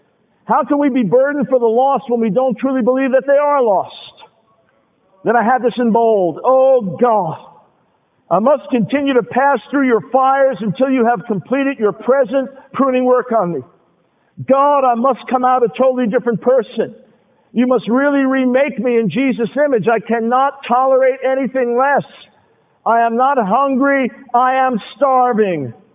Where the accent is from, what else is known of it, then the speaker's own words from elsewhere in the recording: New York, United States; Now, I often, in describing my background, my wife and I, we're Jews from New York, and sarcasm just runs in our blood.